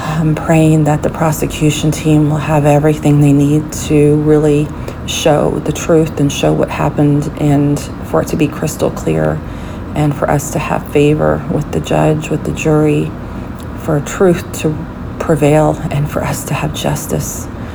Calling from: San Antonio, Texas, United States; I'm calling in from San Antonio, Texas.

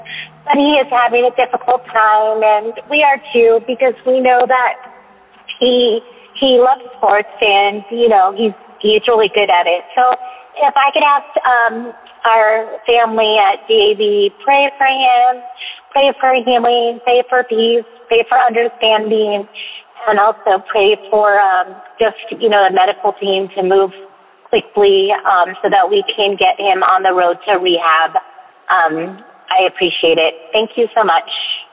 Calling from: California, United States; Hello, I am a mother, and I am calling from Southern California.

